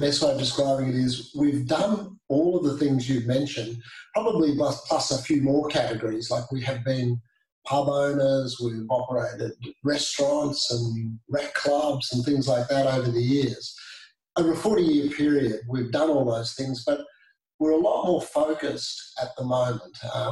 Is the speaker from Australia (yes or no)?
yes; Esk, Queensland, Australia; So I was brought up in Esk in the Brisbane Valley. I came down to boarding school when I was age 11, Brisbane Boys College at Toowong